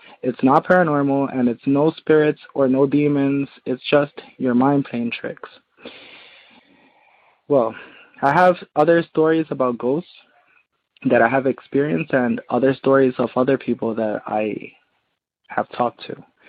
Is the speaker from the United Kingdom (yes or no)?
no; Puerto Rico; I'm from Puerto Rico, from the Island of Enchantment.